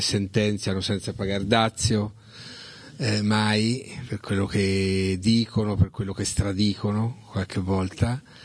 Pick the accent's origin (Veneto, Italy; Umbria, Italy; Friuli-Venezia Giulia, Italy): Umbria, Italy; Assisi; sono di Assisi, sono in una provincia profonda nel cuore dell'Italia, una città un po' particolare, piccola ma grande per il nome che porta